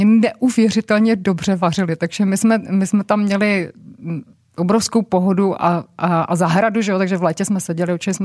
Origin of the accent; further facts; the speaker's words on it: Javorník, Olomouc Region, Czechia; já jsem ze Slezska, protože Javorník je ve Slezsku a tak se jmenuje i vlaková zastávka Javorník ve Slezsku. To moje dětství tam bylo samozřejmě krásné